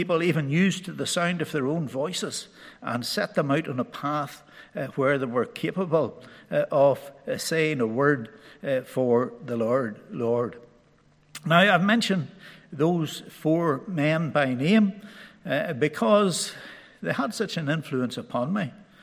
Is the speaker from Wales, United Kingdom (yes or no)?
no; Crossgar, Northern Ireland, United Kingdom; I want to say a little bit now about growing up in the Crossgar congregation. I spent my formative years there